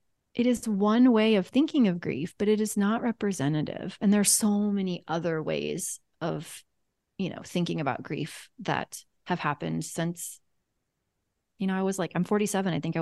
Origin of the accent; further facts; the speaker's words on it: Kansas, United States; because I'm from Kansas